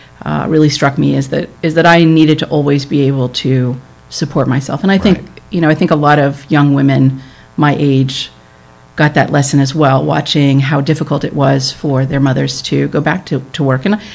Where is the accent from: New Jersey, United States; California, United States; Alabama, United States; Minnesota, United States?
New Jersey, United States; I grew up actually in New Jersey.